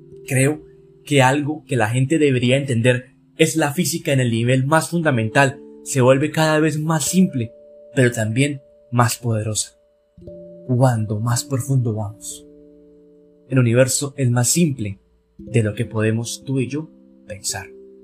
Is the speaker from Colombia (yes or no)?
yes; Colombia; Por si no sabían, yo soy colombiano. Y aquí en Colombia realmente no son tantas las personas que me escuchan.